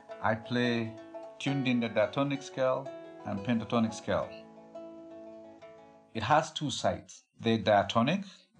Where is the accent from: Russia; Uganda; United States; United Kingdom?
Uganda; Kampala, Central Region; And I'm from Uganda, Kampala.